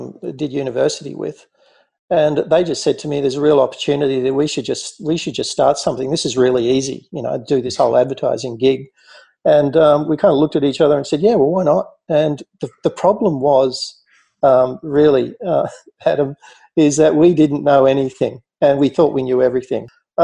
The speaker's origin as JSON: {"language": "English", "town": "Sydney", "region": "New South Wales", "country": "Australia", "tie": "born or raised there", "said": "I grew up in Sydney. I went to a school in Sydney called Waverley College, a boys' school."}